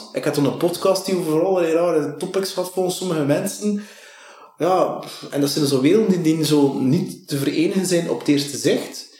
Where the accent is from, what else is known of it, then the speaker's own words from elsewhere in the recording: Flanders, Belgium; accent: West Flemish; moved away as an adult; also born or lived in Brussels / Leuven; Maar ik heb wel de tongval, maar mezelf beschouw ik niet als de klassieke West-Vlaming.